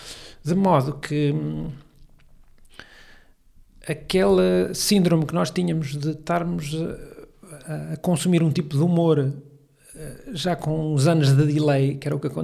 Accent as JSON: {"language": "Portuguese", "region": "Coimbra", "country": "Portugal", "said": "E sou bairradino, já tinha dito, sou de Coimbra"}